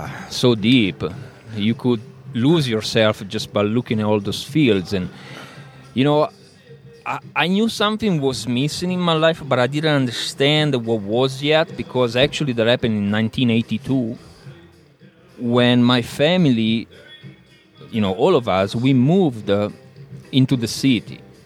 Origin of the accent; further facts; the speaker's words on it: Lombardy, Italy; now in United States; I was born and raised in a very small village around Milano. Milano, Italy.